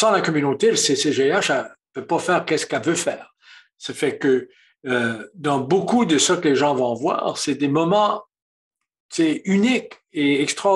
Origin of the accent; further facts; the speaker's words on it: Chéticamp, Nova Scotia, Canada; Elle est originaire de Chiticamp, et moi, je suis originaire de Chiticamp.